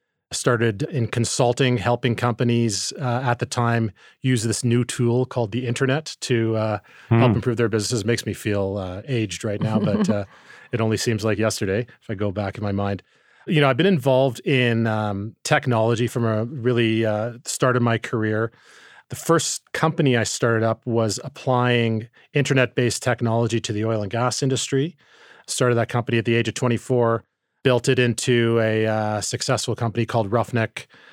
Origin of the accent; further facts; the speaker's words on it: Calgary, Alberta, Canada; So I grew up here in Calgary in the oil capital of Canada.